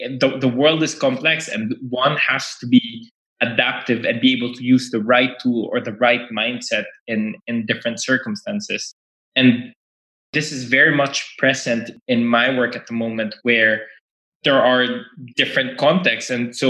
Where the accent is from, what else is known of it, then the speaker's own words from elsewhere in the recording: Philippines; now in United Kingdom; I come from the Philippines and I moved to the UK, and that's for many reasons, personal and professional